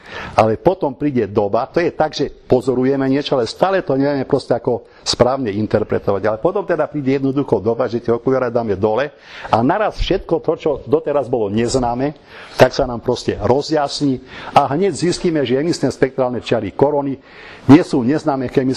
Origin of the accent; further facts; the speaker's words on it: Prešov Region, Slovakia; Veľmi rýchle, aby som vám ukázal, že odkiaľ som, čiže to je pohľad na Vysoké Tatry